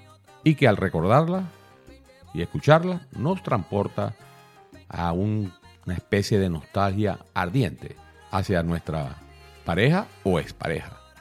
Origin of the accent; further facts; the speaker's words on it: Maracaibo, Zulia, Venezuela; viajando por carretera de mi ciudad natal, Maracaibo, hacia los Andes venezolanos